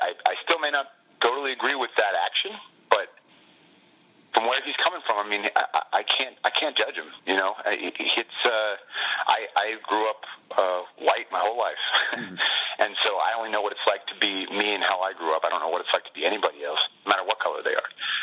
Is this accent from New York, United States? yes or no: no; California, United States; my dad, since we're Niners fans, we grew up in the Bay Area, my dad ended up being the highest bidder.